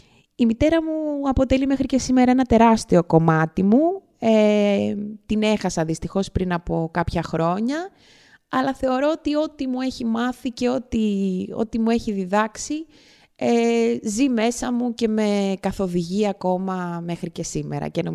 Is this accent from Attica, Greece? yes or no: yes; Athens, Attica, Greece; Γεννήθηκα στην Αθήνα, στην Κυψέλη, από γονείς με καταγωγή από τη Σιέρα Λεόνε.